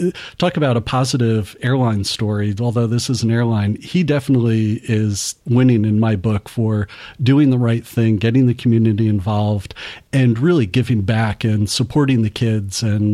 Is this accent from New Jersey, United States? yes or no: yes; New Jersey, United States; moved away as an adult; now in California, United States; growing up in New Jersey was my first chapter. Attending college was a different chapter. Moving to California, starting my career was yet another.